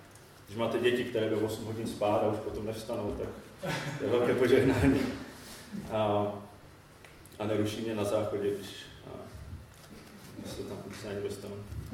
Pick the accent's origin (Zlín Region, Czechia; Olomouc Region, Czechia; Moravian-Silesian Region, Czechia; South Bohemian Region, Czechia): Olomouc Region, Czechia; Olomouc; jsem teda dancím z Olomouce.